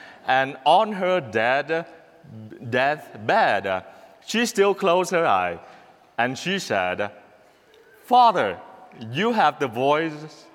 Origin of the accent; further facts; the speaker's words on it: Vietnam; Growing up in Vietnam, the communist country